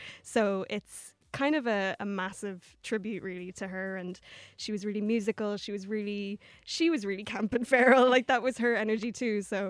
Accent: Ulster, Ireland; I'm obviously from Donegal, everybody.

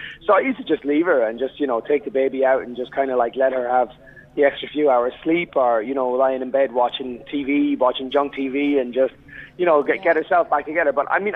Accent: Sligo, Connacht, Ireland; I grew up in Sligo Town

